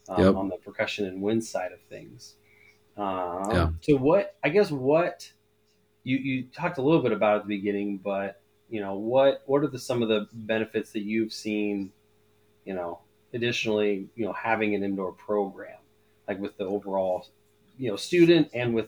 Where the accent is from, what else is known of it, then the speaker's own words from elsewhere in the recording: Omaha, Nebraska, United States; I mean, even me growing up in the Omaha area, right?